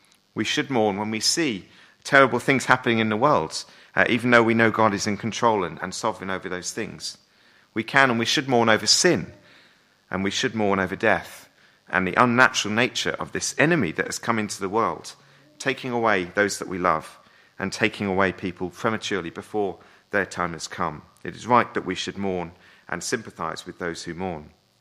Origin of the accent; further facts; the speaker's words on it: United Kingdom; sometimes I think as British people, with our tradition of the stiff upper lip